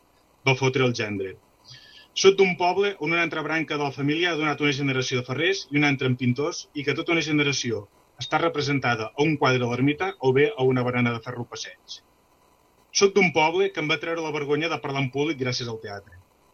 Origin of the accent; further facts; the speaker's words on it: L'Espluga de Francolí, Catalonia, Spain; Soc de l'Espluga de Francolí, només podia ser així. Soc d'un poble que m'ha fet com sóc. Soc d'un poble que m'ha donat una identitat per sempre.